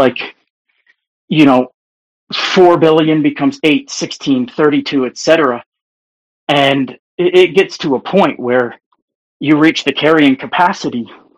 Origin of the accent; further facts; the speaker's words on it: Scotland, United Kingdom; I'm Scottish like you, and my family came here.